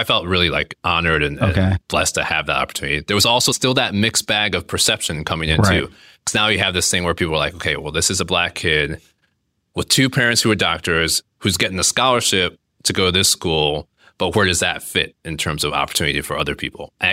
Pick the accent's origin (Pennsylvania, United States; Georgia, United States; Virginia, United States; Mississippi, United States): Georgia, United States; Atlanta; born or raised there